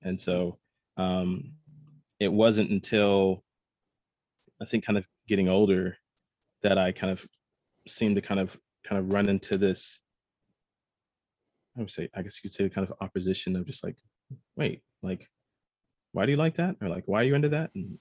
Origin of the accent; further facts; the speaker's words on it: Wylie, Texas, United States; So, yeah, I grew up in Wiley, Texas, which is kind of like on the other side of Plano in the North Texas area.